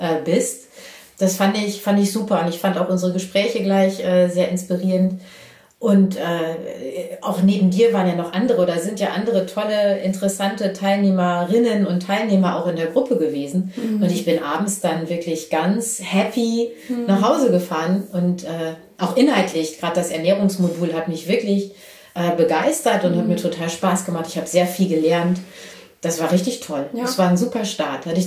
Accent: Berlin, Germany; wir kommen ja beide aus Berlin

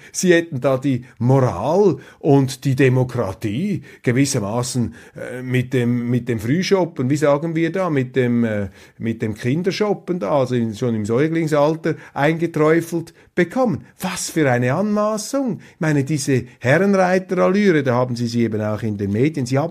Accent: Switzerland; Und da haben wir natürlich als Schweizer eine ganz andere Auffassung.

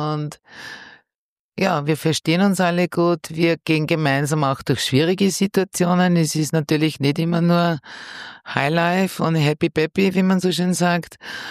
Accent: Lower Austria, Austria; erfolgreich Fuß gefasst in Niederösterreich, wo ich herkomme

